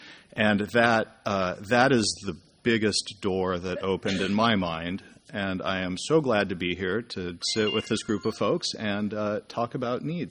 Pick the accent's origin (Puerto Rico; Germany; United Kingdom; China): Puerto Rico; San Juan; from San Juan, Puerto Rico.